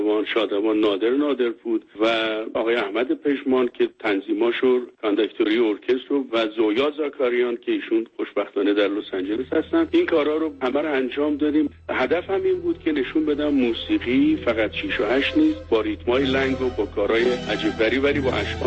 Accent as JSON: {"language": "Persian", "country": "Iran", "moved": "yes", "said": "وقتی که از ایران ما بیرون اومدیم"}